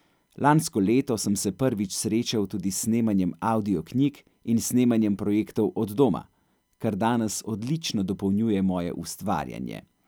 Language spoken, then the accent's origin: Slovenian; Ljubljana, Central Slovenia, Slovenia; born there; Rodil sem se leta 1980 v Ljubljani